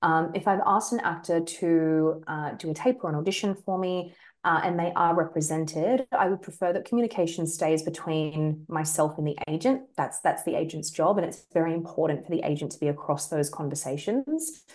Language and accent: English; Australia; as an Australian